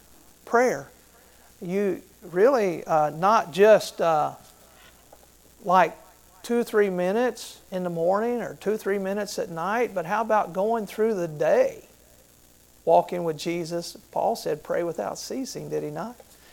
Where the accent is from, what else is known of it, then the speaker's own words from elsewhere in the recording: Florida, United States; I was from Florida, so I swam a lot in the ocean.